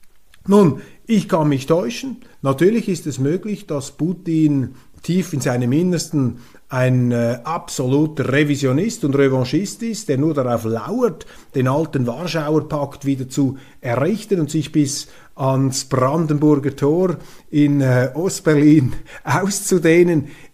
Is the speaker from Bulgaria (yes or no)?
no; Switzerland; und als Schweizer bin ich ja auch Europäer